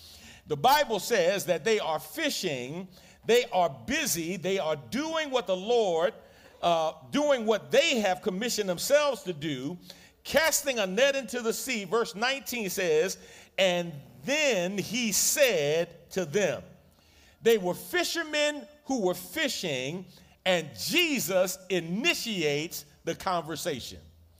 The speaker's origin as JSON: {"language": "English", "region": "New York", "country": "United States", "said": "I said, I'm from New York, and, you know, there's a lot of Chinese people in New York and a lot of first-generation Chinese people, a lot of immigrants."}